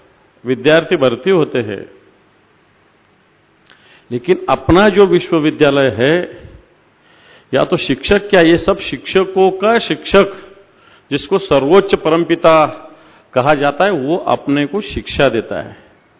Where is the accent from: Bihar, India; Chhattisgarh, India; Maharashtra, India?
Maharashtra, India; मैं तो महाराष्ट्र से हूं, मराठी हूं